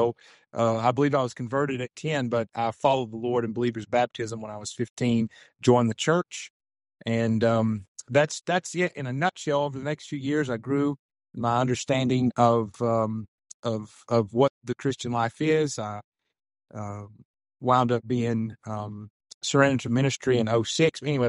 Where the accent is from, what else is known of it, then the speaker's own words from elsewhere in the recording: Perryville, United States; I graduated from high school here in Perryville. I didn't grow up in this church, so I'm back in my hometown.